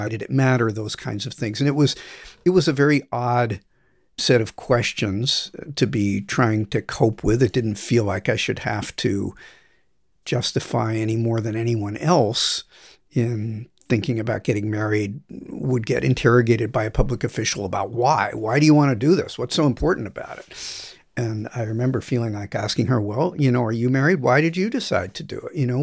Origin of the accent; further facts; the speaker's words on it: Vermont, United States; also born or lived in California; I'm white. I was born in California and grew up in Vermont.